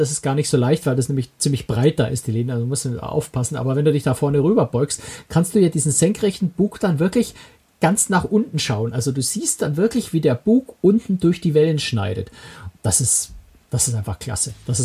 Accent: Bavaria, Germany; das erlaube ich mir jetzt mal als Bayer zu sagen

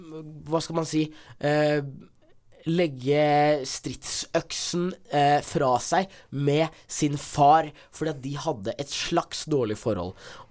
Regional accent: Måløy, Vestland, Norway; Det er litt rart når jeg er fra Måløy og sier det.

